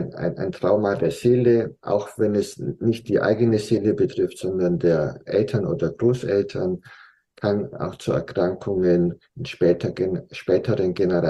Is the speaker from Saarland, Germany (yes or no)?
no; Blaubeuren, Baden-Württemberg, Germany; Es gibt in meiner Heimat eine ganz große Quelle, die heißt Blautopf.